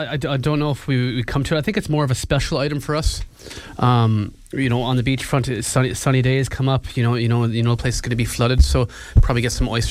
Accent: Canada; I'm Canadian.

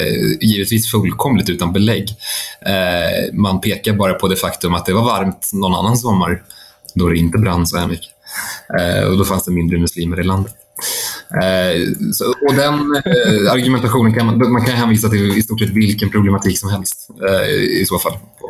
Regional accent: Sweden; Det här är någonting som vi infödda svenskar är väldigt väl införstådda

